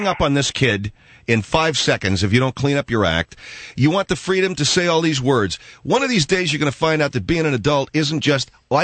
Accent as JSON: {"language": "English", "town": "Arcadia", "region": "California", "country": "United States", "tie": "born or raised there", "said": "I'm going to be at Dave and Buster's in Arcadia. That's my hometown, baby. It's in the Gap, San Gabriel Valley, that is."}